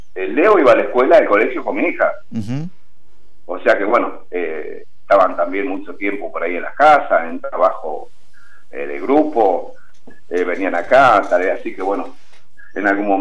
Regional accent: Pujato, Santa Fe, Argentina; Sí, soy nativo. Ajá. De acá.

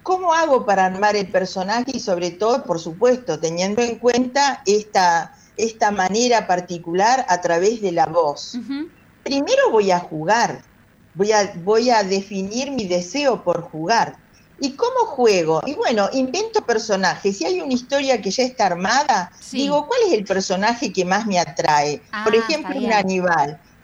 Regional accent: Paraná, Entre Ríos, Argentina; yo soy paranaense, entrerriana, soy de la Mesopotamia, rodeada de ríos

